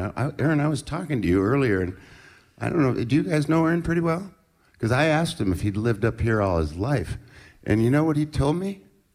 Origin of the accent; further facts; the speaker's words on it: Minneapolis, Minnesota, United States; born there; But I know this is about a town, and I was born in Minneapolis.